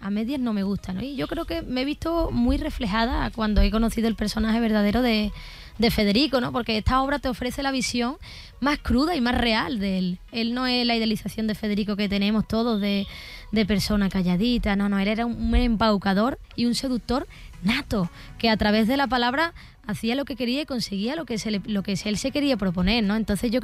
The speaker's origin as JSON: {"language": "Spanish", "region": "Andalusia", "country": "Spain", "said": "orgullo que con el que nos recreamos todos los andaluces, con nuestra tradición, con nuestra cultura, nuestra manera de hablar, ¿no?"}